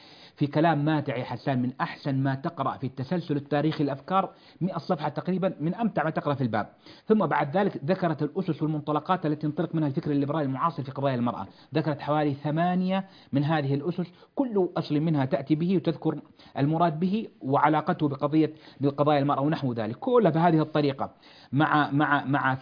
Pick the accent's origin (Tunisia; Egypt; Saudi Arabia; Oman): Saudi Arabia; Jeddah, Makkah Province; ومواليد جدة 1392، وتربيت ونشأت في جدة